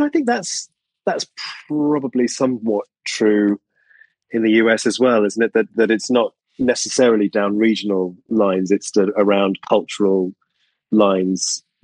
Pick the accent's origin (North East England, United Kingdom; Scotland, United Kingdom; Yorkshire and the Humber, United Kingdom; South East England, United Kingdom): South East England, United Kingdom; I was raised in the suburbs of London to the south, but because of my job and because I've traveled such a lot, and you know, it's been a long time since I've been a child in Surrey